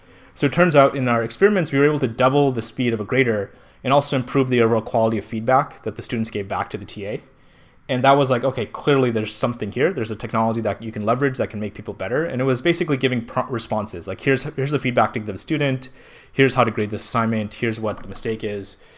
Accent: Pakistan; now in California, United States; I'm from Pakistan, actually. And I ended up in California

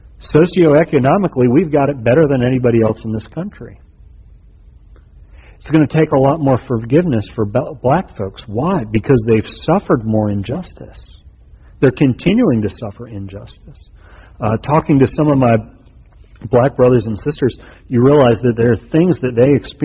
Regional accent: the South, United States; But there are groups that I associate with as a Southerner whose idea it was.

